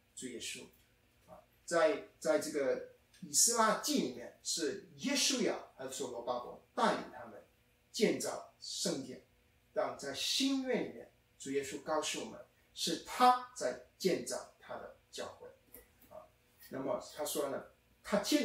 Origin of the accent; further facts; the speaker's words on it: China; 我们中国人我们不一定能够连上去